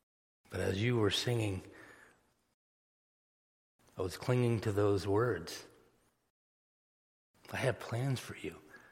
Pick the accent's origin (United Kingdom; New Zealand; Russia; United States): United States; Massachusetts; I grew up in Massachusetts